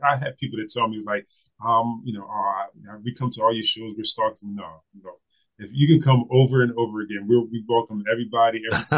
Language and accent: English; Wilmington, United States; people that know us know that we're from Wilmington.